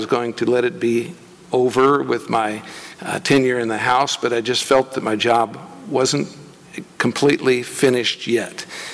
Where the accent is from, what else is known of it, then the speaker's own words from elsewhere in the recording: Hannibal, Missouri, United States; from Hannibal, Missouri. Hannibal is my hometown.